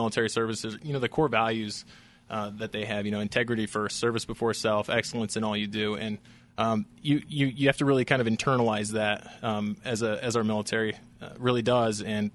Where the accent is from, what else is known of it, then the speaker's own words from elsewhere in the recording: Montrose, Colorado, United States; also born or lived in Salida / Durango; I'm a second-generation Colorado native. I grew up on the Western Slope, small town. Originally was born in Salida, and then we moved when I was really young to the Durango area and wound up going to junior high and high school in Montrose.